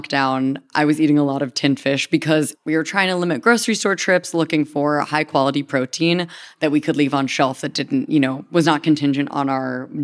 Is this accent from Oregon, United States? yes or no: no; New Hampshire, United States; You know, growing up in New Hampshire, the only thing that I knew about canned fish was commodity, water-packed.